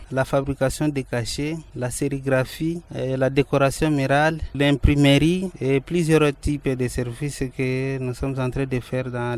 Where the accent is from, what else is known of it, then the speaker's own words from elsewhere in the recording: Maniema, DR Congo; Et surtout ici chez nous, au Maniema, nous n'avons pas de route.